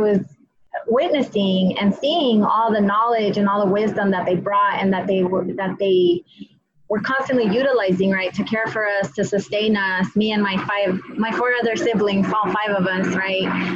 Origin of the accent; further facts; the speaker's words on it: Santa Ana, California, United States; the way that all of this emerged growing up in Santa Ana, right, where my parents kind of brought all of that, all of those gifts and all of those experiences